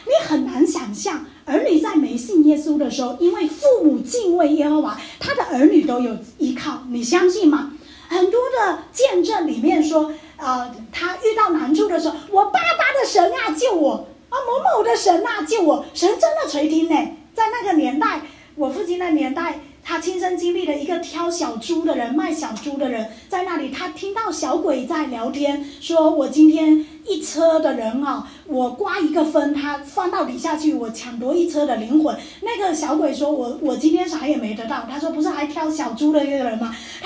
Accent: Fujian, China; 我们福建人就叫咪咪哎哎

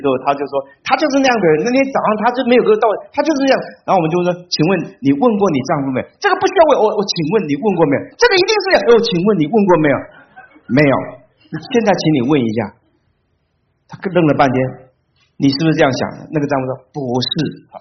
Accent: China; 那特别是我们中国人很倾向于负面的解读

